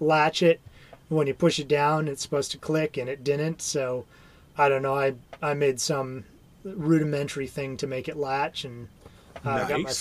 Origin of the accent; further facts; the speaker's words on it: DeForest, Wisconsin, United States; Yeah, I grew up near Madison, Wisconsin, in a little town called DeForest.